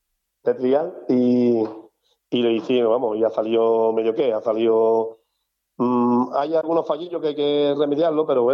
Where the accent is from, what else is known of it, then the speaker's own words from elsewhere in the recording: La Puebla de Cazalla, Andalusia, Spain; desde dentro un poco nervioso porque estaba en mi pueblo y un poquillo nervioso.